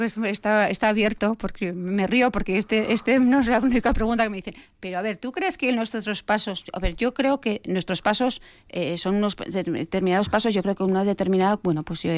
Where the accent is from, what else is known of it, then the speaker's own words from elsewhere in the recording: Basque Country, Spain; han venido a Vitoria-Gasteiz a ver cómo somos los vascos y las vascas.